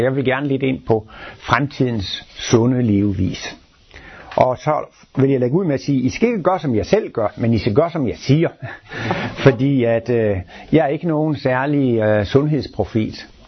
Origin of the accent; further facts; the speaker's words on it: Jutland, Denmark; Jeg kommer fra Jylland, og der går man jo ikke til læge, bare fordi man har ondt i maven.